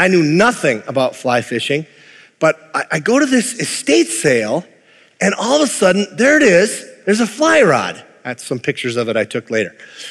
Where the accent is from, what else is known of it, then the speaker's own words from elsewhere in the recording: Minnesota, United States; because I'm a Minnesotan and because it's the way my father raised me